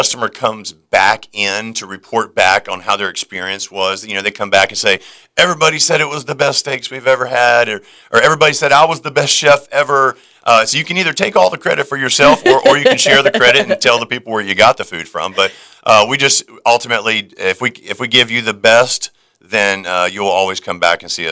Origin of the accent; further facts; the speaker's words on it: Wilmington, North Carolina, United States; Yeah, I grew up here in Wilmington since 1984.